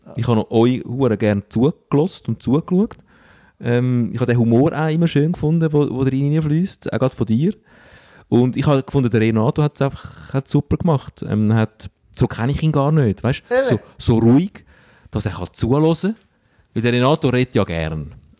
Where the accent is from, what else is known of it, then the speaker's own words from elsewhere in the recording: Stäfa, Zurich, Switzerland; weil ich in Steffen aufgewachsen bin am Zürichsee und Rapperswil sehr nahe ist